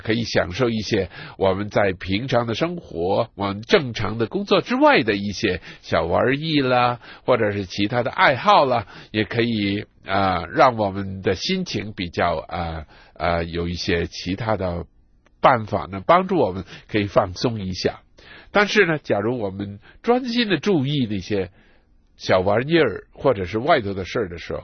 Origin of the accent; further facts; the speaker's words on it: China; 我们中国人很喜欢买田地啊